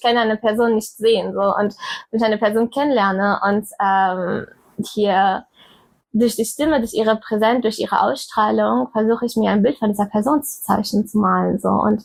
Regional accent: Kiel, Schleswig-Holstein, Germany; Also ich komme ja aus Kiel, ne?

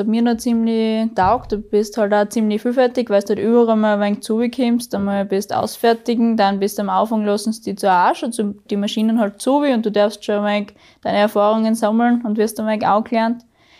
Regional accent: Rottneck, Germany; Ich komme aus Rottneck.

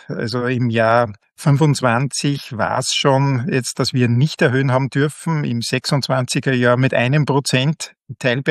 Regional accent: Austria; bei uns in Österreich wird also vom Voll- und Teilanwendungsbereich gesprochen

